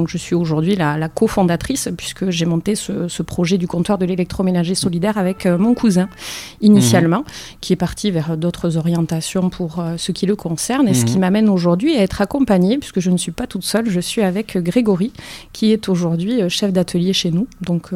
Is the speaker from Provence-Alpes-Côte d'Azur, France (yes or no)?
no; Dax, Nouvelle-Aquitaine, France; j'ai 43 ans, 3 enfants, je suis native du Grand Dax, je suis née à Dax et comme je le dis souvent, je pense que je mourrai ici.